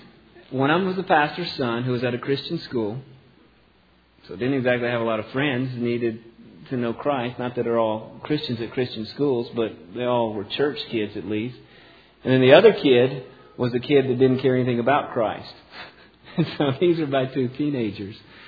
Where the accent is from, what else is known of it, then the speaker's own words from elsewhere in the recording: the South, United States; now I'm from the Bible Belt in the South